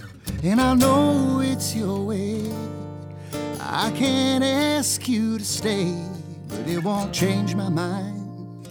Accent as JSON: {"language": "English", "town": "Comer", "region": "Georgia", "country": "United States", "tie": "born or raised there", "also_born_or_lived": "Snellville, Georgia", "said": "I mean, I was born in Georgia, this little town called Snellville, and lived in Comer, Georgia for many years. And my family moved around Georgia a little bit."}